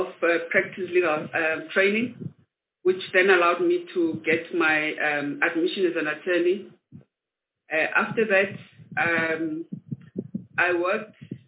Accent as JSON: {"language": "English", "town": "Mthatha", "region": "Eastern Cape", "country": "South Africa", "tie": "born or raised there", "said": "I am a child of the Eastern Cape in Umtata, and I was raised in the Eastern Cape, went to school there, boarding school"}